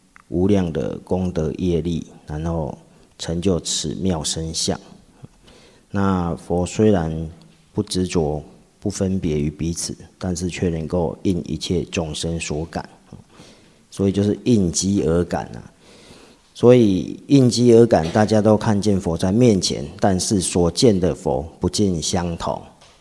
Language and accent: Chinese; Taiwan; 像我们台湾人，我们还要分这个南部北部的，对不对？